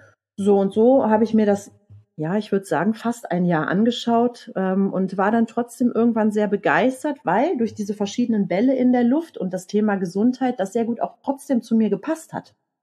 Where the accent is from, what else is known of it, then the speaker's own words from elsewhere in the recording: Rhineland, Germany; Ich bin Rheinländerin, mein Herz liegt auf der Zunge.